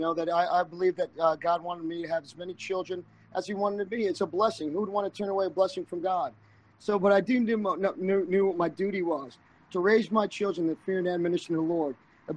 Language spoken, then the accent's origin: English; Palm Bay, Florida, United States; I'm from Florida. If anybody wants to come down and visit us.